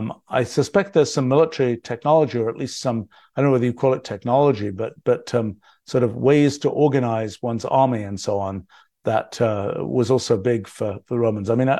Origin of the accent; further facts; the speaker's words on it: England, United Kingdom; even when I was growing up in England